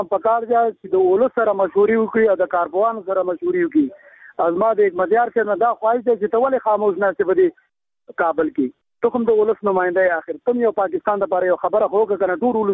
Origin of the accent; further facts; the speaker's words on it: Nangarhar, Afghanistan; د ننګرهار یو